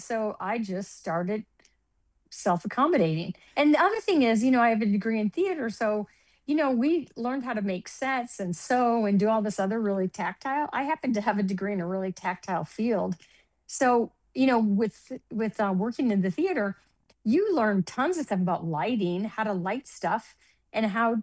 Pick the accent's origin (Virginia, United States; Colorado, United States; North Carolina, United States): Colorado, United States; Denver; also born or lived in Chicago / Minnesota / Kansas City; I was born in Chicago. My dad worked for IBM. And so we moved around the country to Minnesota, Kansas City, and we finally landed in Denver.